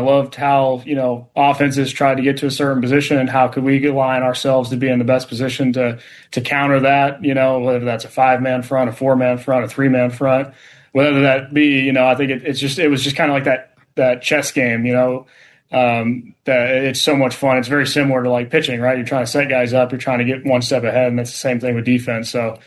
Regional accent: Texas, United States; born and bred in Texas. So, I mean, football was part of my life till from about 5-6 years old, playing flag football out to – you know, being in West Texas, it's Friday Night Lights.

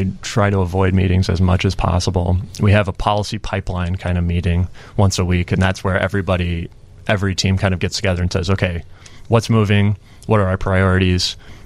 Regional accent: Evanston, Illinois, United States; I'm from Illinois, so I was born in Evanston.

